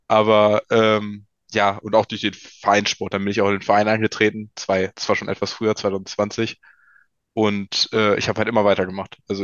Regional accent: Peine, Lower Saxony, Germany; Ja, also ich komme aus der Region Braunschweig, Hannover, das große Nichts in Niedersachsen, aus der Stadt Peine.

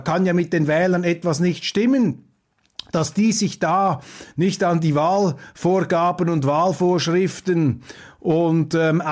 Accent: Switzerland; bei uns in der Schweiz.

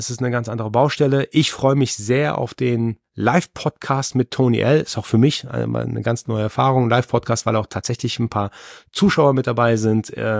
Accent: Germany

